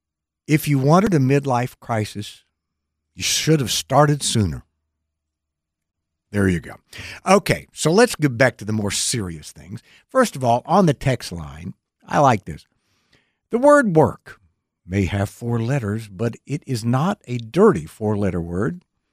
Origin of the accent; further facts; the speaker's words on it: Texas, United States; Of course, I'm from Texas